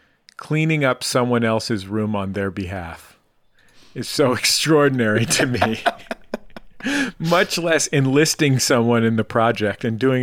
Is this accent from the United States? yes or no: yes; West Coast, United States; She's from the Midwest. We grew up on the West Coast.